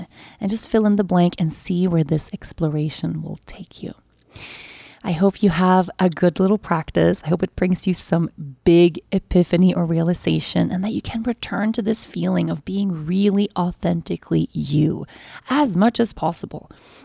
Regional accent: Sweden; moved away; this was where I moved to the first year I ever left Sweden. I left my home country.

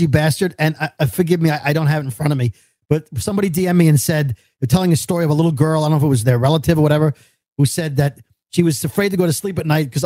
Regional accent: Brooklyn, New York, United States; As New Yorkers, as two dopes from Brooklyn

